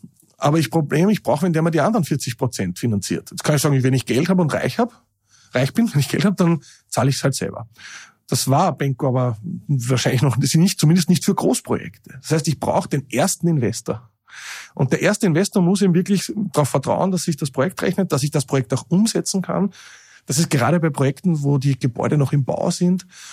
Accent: Linz, Upper Austria, Austria; Ich bin der Linzer

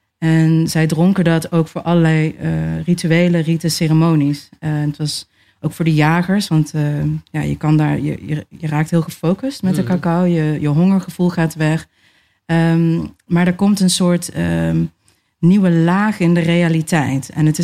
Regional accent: North Brabant, Netherlands; Ik ben in Brabant opgegroeid en het was voornamelijk blanke mensen om me heen.

